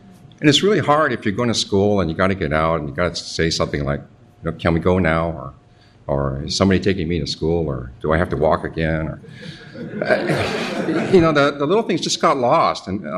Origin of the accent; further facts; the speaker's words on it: Hawaii, United States; I was born and raised in Hawaii, and it was paradise when I was a boy.